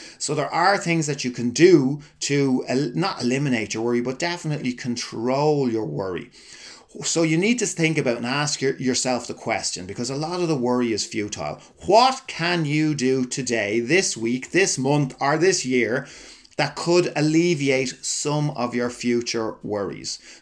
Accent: Ireland; As Irish people, we're great at doing that, putting worries into the back of the head.

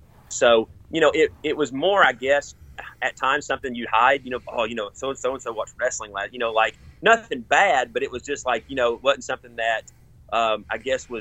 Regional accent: Chattanooga, Tennessee, United States; I did. I grew up in Chattanooga.

